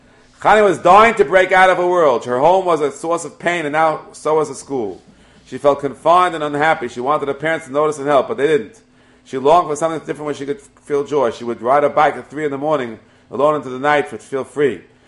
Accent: Kew Garden Hills, New York, United States; when I grew up in Kew Garden Hills 50 years ago, I first moved

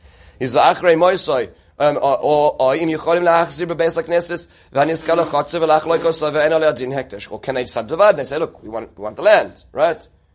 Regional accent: South Africa; moved away; across America and many places in the world where I grew up in South Africa

